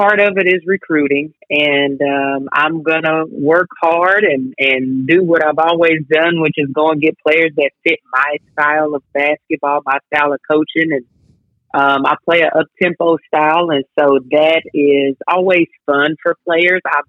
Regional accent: Dallas-Fort Worth, Texas, United States; And I grew up in the Dallas-Fort Worth area, so I'm familiar with a lot of the high schools.

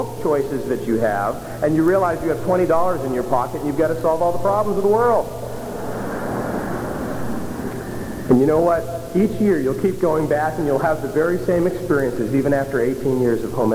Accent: San Antonio, Texas, United States; I come from San Antonio, Texas, and I'm part of a work called the Vision Forum.

